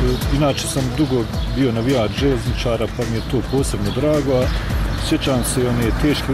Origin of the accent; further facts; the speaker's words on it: Bosnia & Herzegovina; biti ponosan kao Bosanac, Hercegovac